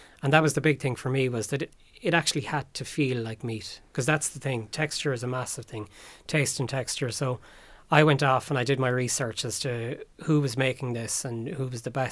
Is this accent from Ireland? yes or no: yes; Munster, Ireland; I was from Kerry